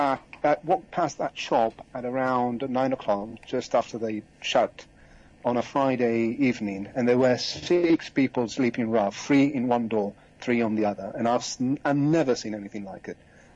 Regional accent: London, United Kingdom; because I grew up in London.

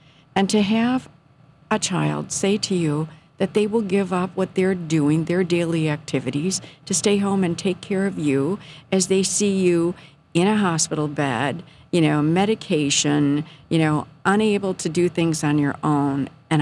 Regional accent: Wisconsin, United States; moved away; I'm born and raised in Wisconsin, moved to Illinois. About the only two states I ever traveled to was Illinois and Wisconsin, never a foreign country.

